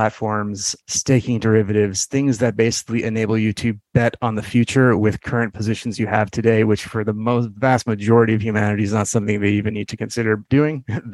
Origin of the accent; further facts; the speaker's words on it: Afghanistan; but I come from Afghanistan.